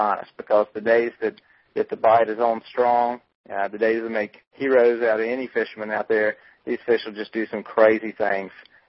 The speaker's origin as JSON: {"language": "English", "region": "North Carolina", "country": "United States", "tie": "born or raised there", "lives_now": "Louisiana, United States", "said": "where I grew up in North Carolina, at least on the coast of North Carolina. Always heard them referred to as puppy drum. Down here in Louisiana"}